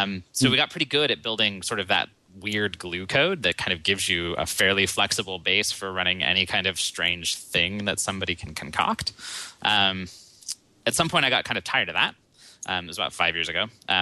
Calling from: Seattle, Washington, United States; I'm calling from OpsCode headquarters in Seattle.

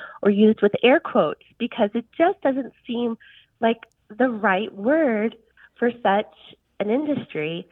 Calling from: Concord, North Carolina, United States; I'm from Concord, North Carolina, and I'm calling about the word deplane.

